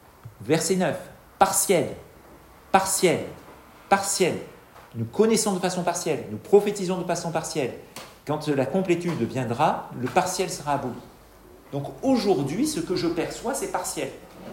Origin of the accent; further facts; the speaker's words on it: France; Surtout quand on est français, je pense, on a plutôt tendance à voir...